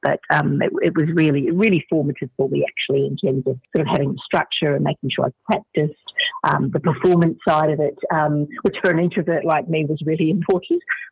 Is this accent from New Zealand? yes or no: yes; New Zealand; I went to university in Wellington, New Zealand, because I'm a Kiwi